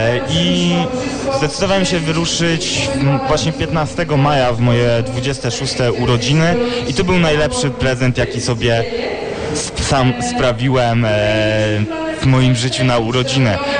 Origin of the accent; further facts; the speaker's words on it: Łódź, Łódź Voivodeship, Poland; born there; w 1987 roku, to był 15 maja, kiedy się urodziłem w takim małej prowincji warszawskiej, to się nazywa miasto Łódź. Tam przyszedłem na świat